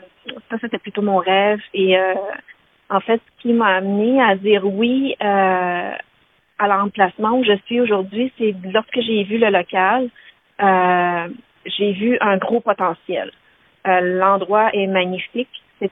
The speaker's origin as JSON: {"language": "French", "town": "Montreal", "region": "Quebec", "country": "Canada", "tie": "born or raised there", "moved": "yes", "lives_now": "Australia", "said": "C'est comment j'ai grandi à Montréal."}